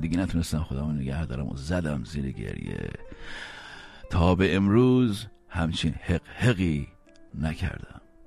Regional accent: Iran; moved away; وقتی از ایران اومدم بیرون در اولین فرصت رفتم

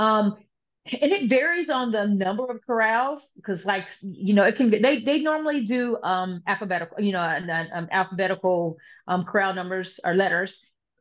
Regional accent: Panama City, Florida, United States; So I grew up where I grew up in Florida. I'm a Panama City area.

